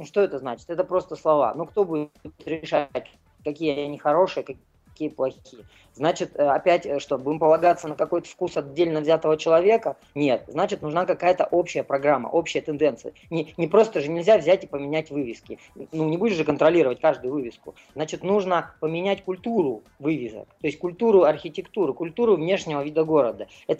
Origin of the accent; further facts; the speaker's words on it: Irkutsk, Irkutsk Oblast, Russia; В Иркутске, вот в моем родном городе, я недавно был.